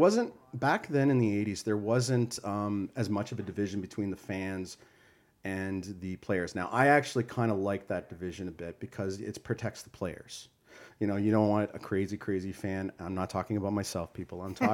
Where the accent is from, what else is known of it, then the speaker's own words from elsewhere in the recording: Calgary, Alberta, Canada; also born or lived in Windsor; No, I was born in Windsor, Ontario, but I remember I was like 2 years old when we moved out to Calgary in the 70s.